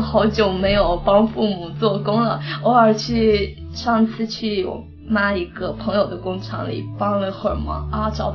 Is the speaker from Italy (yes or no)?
yes; Italy; 我们在这边长大的孩子就是夹缝里的孩子，因为都是在父母这一边是非常传统的，然后看着意大利那一边西方这个国家的文化